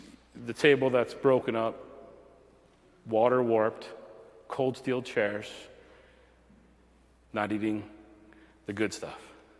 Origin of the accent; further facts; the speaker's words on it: Buffalo, New York, United States; born there; now in Lakeview, United States; Didn't matter that I was born in Buffalo, lived in Riverside to North Evans to Angola to Lakeview now.